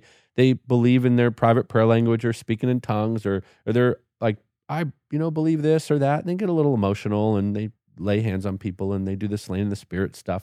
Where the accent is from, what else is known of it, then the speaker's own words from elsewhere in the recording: Vancouver, British Columbia, Canada; I'm originally from Canada, in Vancouver.